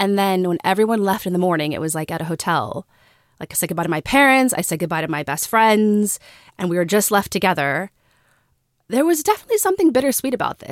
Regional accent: Texas, United States; her bachelorette party was going to be like in Santa Fe, and we're from Texas.

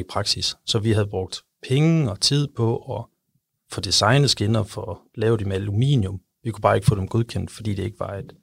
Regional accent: Aalborg, North Denmark Region, Denmark; now in Copenhagen, Denmark; hvor jeg havde en lille tømmervirksomhed i Aalborg, hvor jeg er fra

